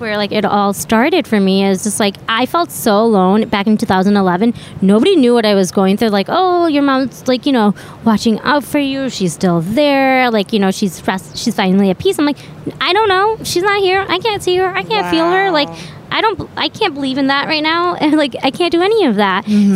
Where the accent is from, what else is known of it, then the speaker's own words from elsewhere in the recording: United States; My biggest reason of like speaking out was that growing up in America, right, I have all these freedoms